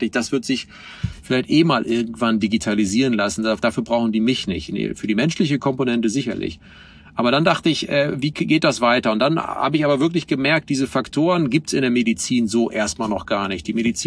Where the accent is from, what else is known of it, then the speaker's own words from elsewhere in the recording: Oldenburg, Lower Saxony, Germany; Und kam dann so auf so ein Footprint von irgendwie meiner Heimatstadt, Oldenburg. Die hat so 160.000 Einwohner.